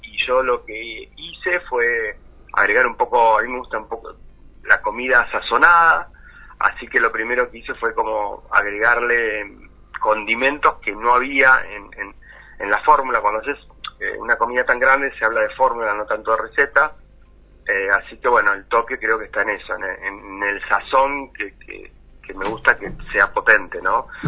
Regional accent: Patagonia, Argentina; yo soy de la Patagonia Argentina

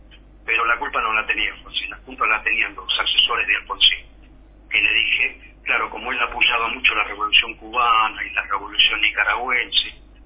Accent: Argentina; Yo, como todo argentino, antes que se fuera

